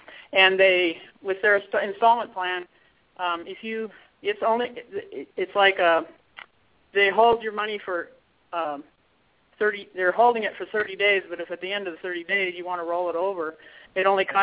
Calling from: Fairfield, Iowa, United States; I'm calling from Fairfield, Iowa

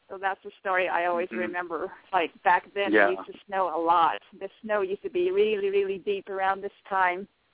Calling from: Colorado, United States; Yeah, I'm calling from Venison, Colorado.

